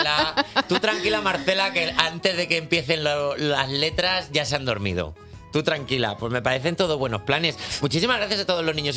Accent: Castile and León, Spain; Ah, mira, mi pueblo está por allí también.

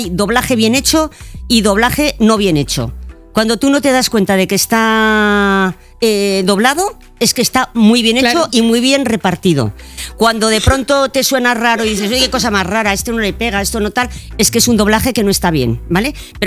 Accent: Pamplona, Navarre, Spain; now in Madrid, Spain; Yo soy de Pamplona y adoptiva de Madrid, ¿vale?

